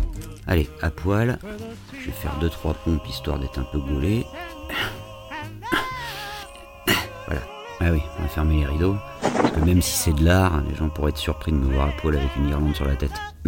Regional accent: Paris, Île-de-France, France

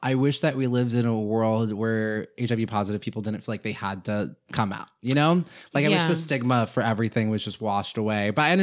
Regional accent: California, United States; Cause like, I'm from the Bay Area.

